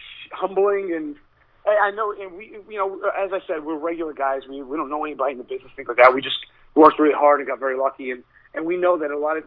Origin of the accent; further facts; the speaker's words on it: Staten Island, New York, United States; This is what it was like growing up in Staten Island in the 80s.